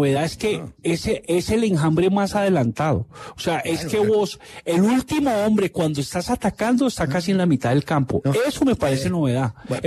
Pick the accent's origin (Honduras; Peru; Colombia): Colombia; cómo somos los colombianos? Los colombianos damos muchos rodeos